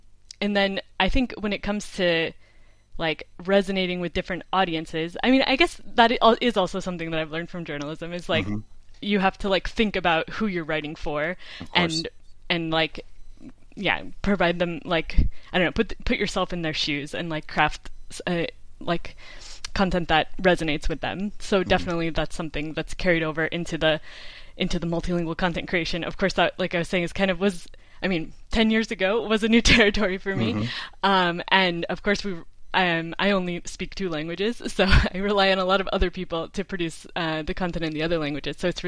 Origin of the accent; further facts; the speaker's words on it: United States; now in Spain; So I'm an American living in Spain, so I worked in publications in the U.S.